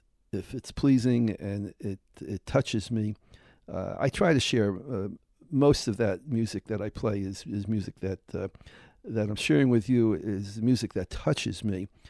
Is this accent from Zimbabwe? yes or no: no; Newark, New Jersey, United States; You know, I was raised in Newark, and we were, I guess, we were poor. As my sister said, we were poor, but we didn't know it. I mean, because we had wonderful life in the Weequake section. 50,000 Jews. It was just a wonderful ghetto.